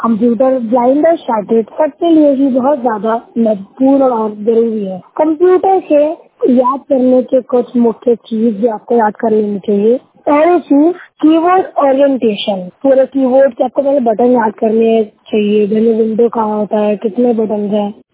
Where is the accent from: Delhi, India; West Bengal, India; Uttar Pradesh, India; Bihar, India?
Delhi, India; दिल्ली शहर का रहने वाला हूँ।